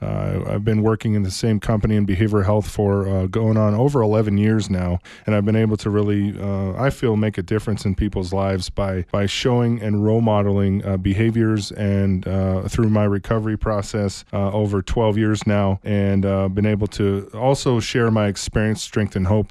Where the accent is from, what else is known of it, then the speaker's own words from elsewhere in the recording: Tucson, Arizona, United States; I was born and raised here in the city of Tucson. I was born at Tucson Medical Center.